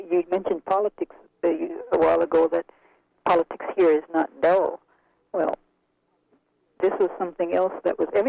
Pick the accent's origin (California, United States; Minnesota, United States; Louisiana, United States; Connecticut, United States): Louisiana, United States; New Orleans; now in Fairbanks, United States; That's where I came to Fairbanks from New Orleans.